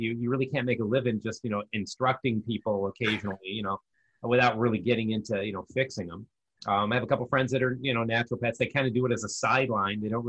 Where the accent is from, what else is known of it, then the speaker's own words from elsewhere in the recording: United States; I like freedom. I'm an American, right?